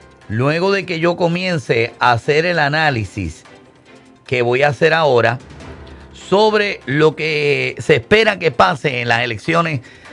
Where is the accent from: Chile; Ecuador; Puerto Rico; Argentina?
Puerto Rico; now in United States; Yo soy conservador, soy cristiano, soy puertorriqueño y vivo en Central Florida.